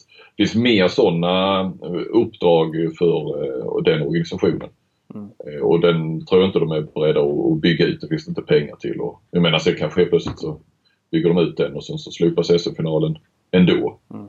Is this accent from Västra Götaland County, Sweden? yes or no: no; Skåne, Sweden; jag har jobbat i Stockholm i 14 år så jag vet vad jag pratar om. Men vad fan, det hör man, jag är ju skåning.